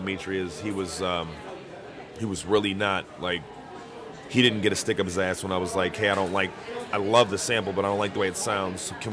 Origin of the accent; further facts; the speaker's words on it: Whittier, Minnesota, United States; Yeah, I was born and raised in Whittier on 26th and 3rd.